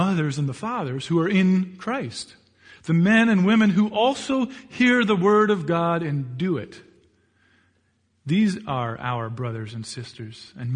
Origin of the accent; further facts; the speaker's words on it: Hamilton, Ontario, Canada; moved away as an adult; now in Camrose, Canada; When I went to Gardner, I moved from Hamilton, Ontario, out here to Camrose